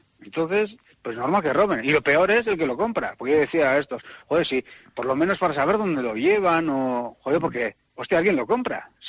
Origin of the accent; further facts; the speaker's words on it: Basque Country, Spain; Los socios de aquí somos tres socios vascos